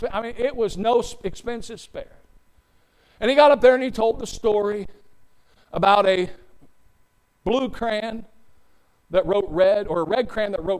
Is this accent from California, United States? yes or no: no; Ohio, United States; I'm from Ohio. And from Ohio, I was raised, you know, on the country, in the farm.